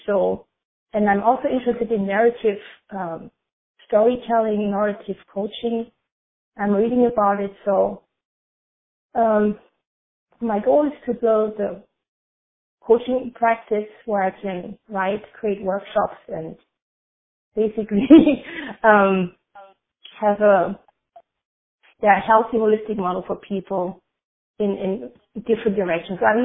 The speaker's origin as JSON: {"language": "English", "country": "Germany", "second_language": "English", "lives_now": "Oakland, United States", "said": "I live in the San Francisco Bay Area in Oakland, and I come originally from Germany. I live here for many years now in the U.S."}